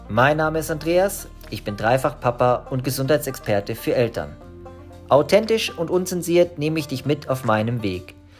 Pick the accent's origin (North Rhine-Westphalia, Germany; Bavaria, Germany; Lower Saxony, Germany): Bavaria, Germany; Munich; Kommt auch aus meiner Heimatstadt aus München.